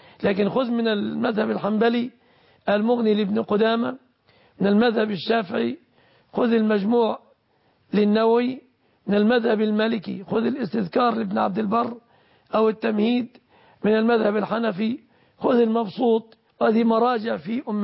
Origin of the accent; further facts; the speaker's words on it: Egypt; بلادنا مصر